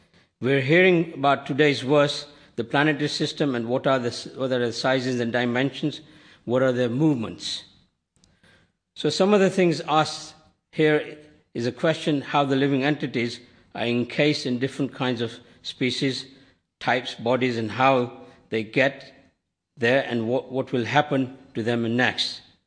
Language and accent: English; India; I come from, originally I was born in Africa, then brought up in India.